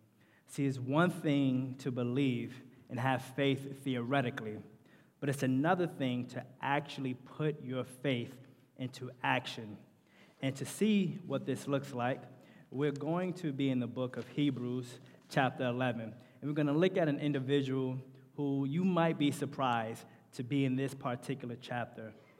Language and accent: English; New York, United States; But, hey, I'm from New York. I'm not a Giants fan, but when I moved here, you guys, wow, the heck.